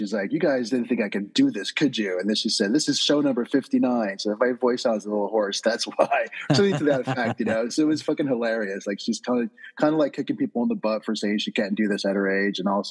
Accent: Los Angeles, California, United States; now in New York, United States; I mean, I'm from LA initially, but, you know, I'm a New Yorker now for, I don't know, 12 years now.

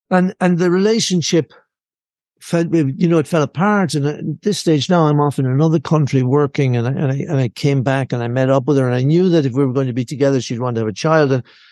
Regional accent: Ireland; this guy was ex-British military, and I'm Irish, you know

